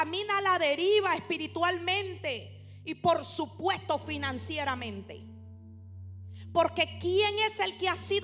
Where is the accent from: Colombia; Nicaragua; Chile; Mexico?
Nicaragua; Porque como los nicaragüenses nos comemos la S, pero yo ya aprendí.